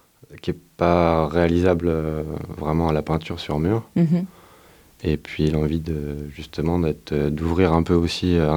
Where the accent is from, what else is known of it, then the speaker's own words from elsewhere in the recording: Nantes, Pays de la Loire, France; je suis plus été marqué par le graffiti des années 90, à Nantes.